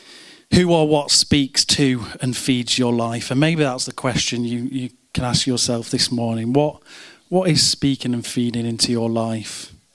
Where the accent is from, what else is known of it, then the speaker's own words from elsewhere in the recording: Manchester, North West England, United Kingdom; I grew up in Manchester. Flock. We have buildings and factories.